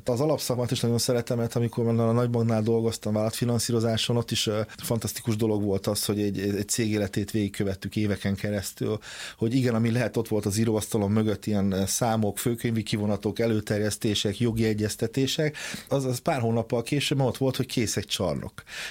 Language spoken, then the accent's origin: Hungarian; Nyíregyháza, Szabolcs-Szatmár-Bereg, Hungary; now in Budapest, Hungary; Büszke nyíregyházi vagyok.